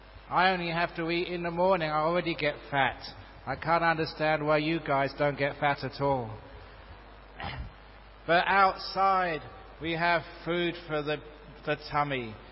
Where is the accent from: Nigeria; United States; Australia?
Australia; I'm an Australian.